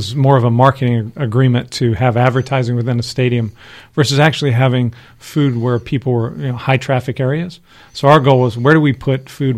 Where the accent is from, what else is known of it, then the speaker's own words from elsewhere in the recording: Wichita, Kansas, United States; And so I came from Wichita, Kansas, where Pizza Hut was headquartered at the time. And I had friends and family who I'd played baseball with as a kid